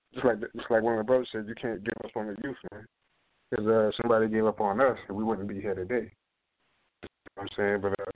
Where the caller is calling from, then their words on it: Charleston, South Carolina, United States; I'm calling from South Carolina, the area of Charleston.